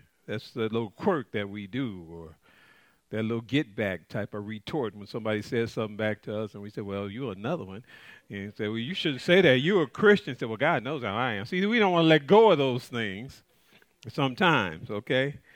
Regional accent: Chicago, Illinois, United States; You know, I do things because of my culture growing up in Chicago, and it's hard to shake something.

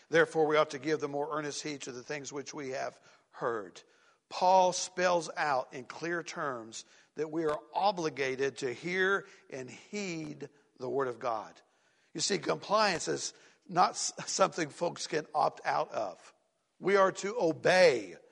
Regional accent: the South, United States; I grew up in the South, and I'm sure it's like this in other places.

